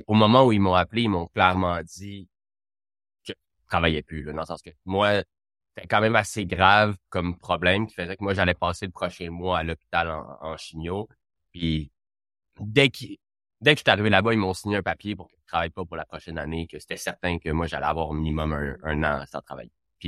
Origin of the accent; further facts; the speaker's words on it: Laval, Quebec, Canada; Enfin, moi, je suis de Laval